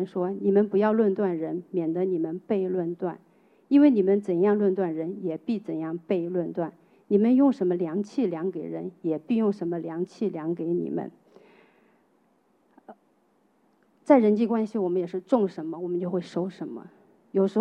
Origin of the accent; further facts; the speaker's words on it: China; 然后我想在中国长大的哈，在中国大陆长大的，我们很熟悉这首歌